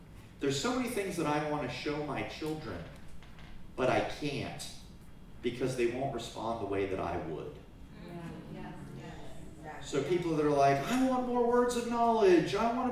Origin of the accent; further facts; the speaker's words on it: Virginia Beach, Virginia, United States; I'm from Virginia Beach, so we have the same sort of thing.